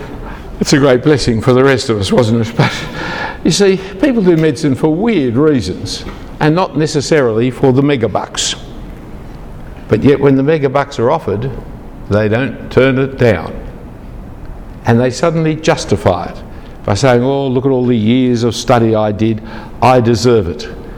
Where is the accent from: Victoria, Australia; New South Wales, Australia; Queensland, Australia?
New South Wales, Australia; Sydney; If you really ask me, I'm not an Australian, I'm a New South Welshman. If you really ask me, I'm not a New South Welshman, I'm a Sydney cider.